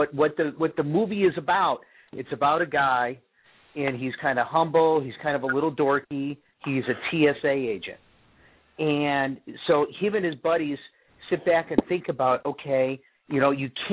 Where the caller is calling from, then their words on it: Minnesota, United States; I'm actually outside of Minneapolis right now.